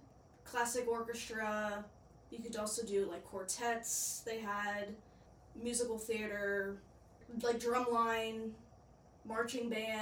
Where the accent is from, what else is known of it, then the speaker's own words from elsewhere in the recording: Philadelphia, Pennsylvania, United States; So I grew up in South Philly, 15-minute walk max.